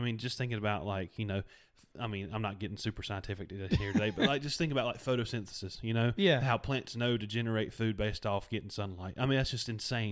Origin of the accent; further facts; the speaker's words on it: Wadesboro, North Carolina, United States; I'm in the Wingate Marshall area, and I'm from Wadesboro, and I'm about to be going down to Waxhaw.